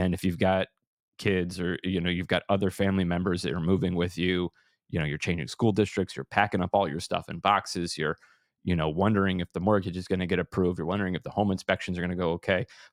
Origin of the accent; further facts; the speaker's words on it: Madison, Connecticut, United States; And I was living in an old Lyme. It was kind of quiet. I grew up in Madison.